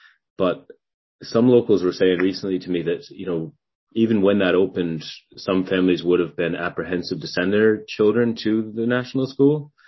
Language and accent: English; Hartford, Connecticut, United States; I'm from Hartford in Connecticut